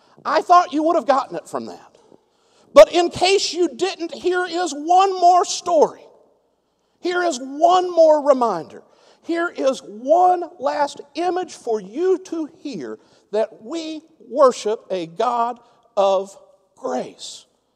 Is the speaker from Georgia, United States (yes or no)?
yes; Georgia, United States; also born or lived in North Carolina; When Leanne and I moved from North Carolina back to Georgia near where we were from, it was so that we could have kids.